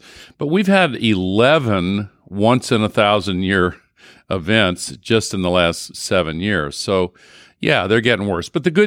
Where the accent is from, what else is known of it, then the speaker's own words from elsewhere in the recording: Tennessee, United States; And in my home state of Tennessee, there's an old saying